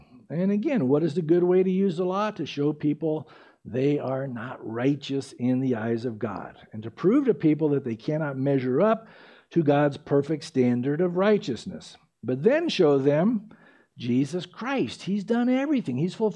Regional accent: San Diego, California, United States; or the Oceanside Pier where I grew up in San Diego

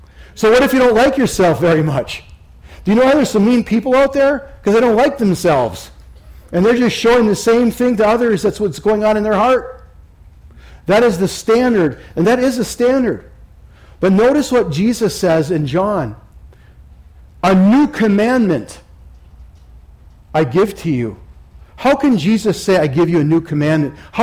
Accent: Minnesota, United States; Purple and gold go with what team? I'm from Minnesota. Vikings, oh yeah.

